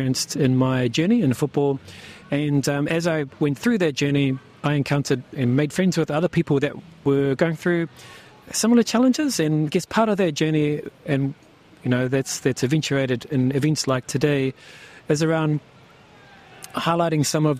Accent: Auckland, New Zealand; I grew up locally in South Auckland, and growing up in Auckland, being Māori

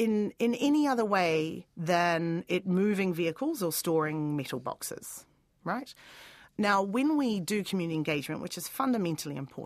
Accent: Dunedin, Otago, New Zealand; I'm from Dunedin originally and studied architecture at Victoria in Wellington.

